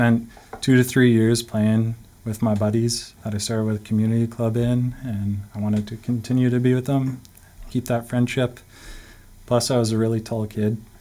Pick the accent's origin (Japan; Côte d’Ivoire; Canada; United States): Canada; Winnipeg, Manitoba; I was born and raised in Treaty 1 territory in Winnipeg, Manitoba, and I'm a proud Winnipegger.